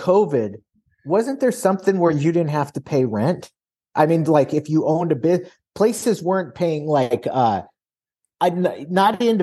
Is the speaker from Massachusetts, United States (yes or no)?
no; Boise, Idaho, United States; Boise, Idaho.